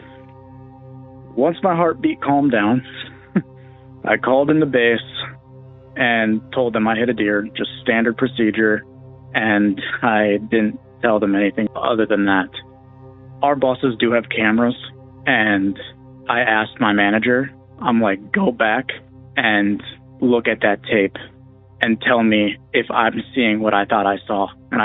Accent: Minnesota, United States; I'm from Minnesota.

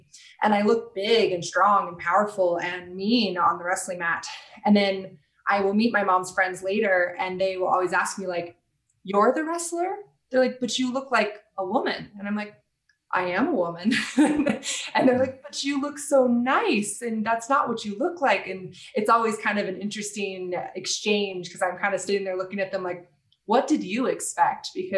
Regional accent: Denver, Colorado, United States; So I actually am born and raised in Denver. So this is actually home for me.

